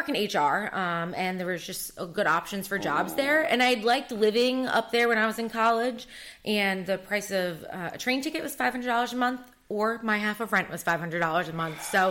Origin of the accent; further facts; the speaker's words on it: Wappingers Falls, New York, United States; now in Albany, United States; I currently live in Albany, New York, but I grew up in Wappingers Falls, New York.